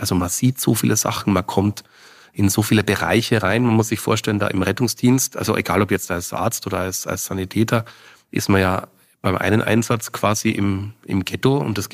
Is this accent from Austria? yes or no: yes; Austria; Ich komme aus Österreich, habe dort meine Schule absolviert